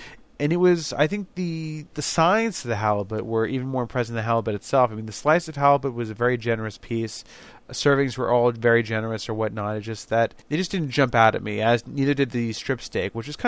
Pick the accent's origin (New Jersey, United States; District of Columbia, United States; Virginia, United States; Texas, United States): New Jersey, United States; I love the Giants and everything. I'm from Jersey.